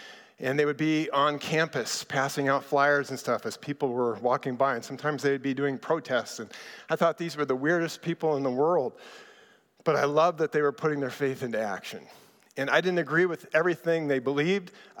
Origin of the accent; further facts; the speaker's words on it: El Paso, Texas, United States; As Aaron mentioned, I am from El Paso. We've been there about 17 years, and it's a pretty amazing place.